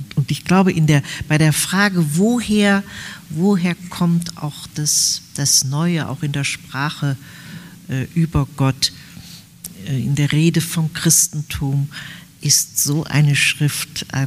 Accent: North Rhine-Westphalia, Germany; ich bin ja auch Rheinländerin, wir sind ja so auch in unserer Generation mit einer Selbstverständlichkeit aufgewachsen. Ich hatte irgendwie bis sicher zu meinem 12., 13. Lebensjahr nie einen Protestanten gesehen oder wahrgenommen.

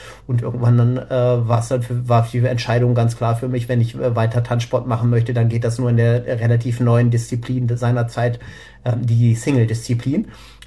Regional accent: Hanover, Lower Saxony, Germany; zurück in Hannover, ich komme aus Hannover

